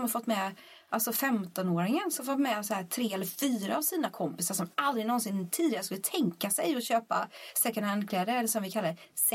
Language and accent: Swedish; Småland, Sweden; Får inte glömma att jag har hemma i Småland nu. Min pappa säger